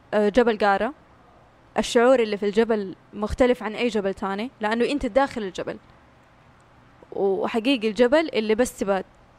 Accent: Mecca, Makkah Province, Saudi Arabia; born there; قلت لهم أنا مولودة في مكة بس أحس روحي في الحسا

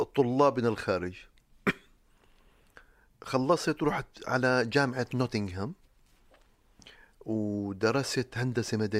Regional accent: Amman, Amman Governorate, Jordan; أنا أردني جنسية، درست بمدرسة بعمان اسمها تيراسانتا، مع أني مسلم والحمد لله

